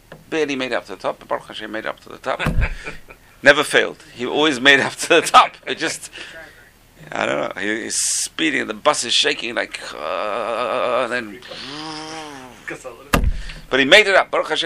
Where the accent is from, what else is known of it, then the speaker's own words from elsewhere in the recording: London, United Kingdom; I used to be a kid in London, growing up in London.